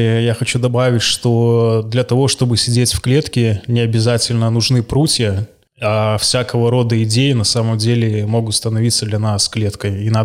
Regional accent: Belarus; Мы, белорусы, сильно отличаемся от людей в Мозамбике, в Иордании и в центре Испании?

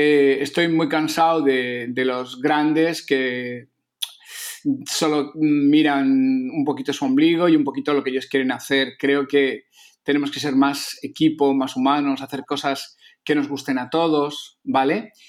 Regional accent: San Sebastián, Basque Country, Spain; moved away; yo soy de San Sebastián, en San Sebastián la gente tiene un estilo muy peculiar

